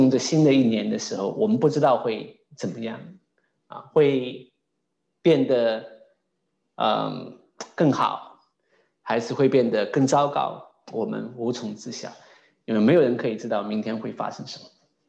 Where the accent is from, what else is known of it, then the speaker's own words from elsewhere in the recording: China; 我们中国人很喜欢用善这个词的